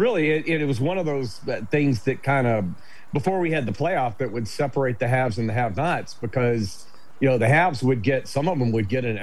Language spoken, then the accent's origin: English; the South, United States; I grew up in the South, where we didn't really have, we didn't care about NFL at all.